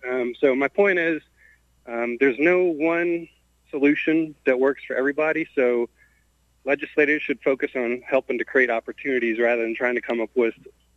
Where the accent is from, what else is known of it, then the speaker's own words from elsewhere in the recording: Baton Rouge, Louisiana, United States; Hey, Jim. I'm from Baton Rouge. I'm just visiting in Denver and listening on the app.